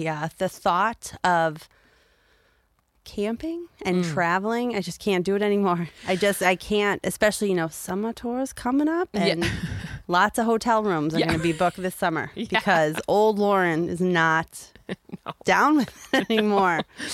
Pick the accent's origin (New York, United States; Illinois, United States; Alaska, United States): Illinois, United States; Chicago; I grew up in Chicago.